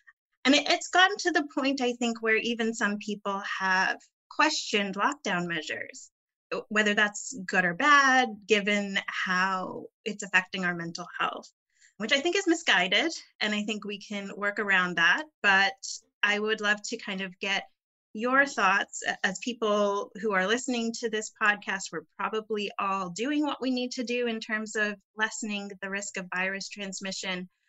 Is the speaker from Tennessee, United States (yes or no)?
no; Portland, Oregon, United States; I'm from Portland, Oregon.